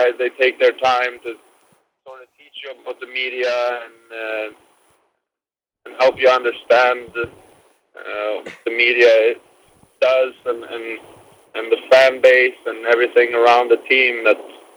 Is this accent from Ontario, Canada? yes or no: no; Winnipeg, Manitoba, Canada; I've known since I grew up in Winnipeg.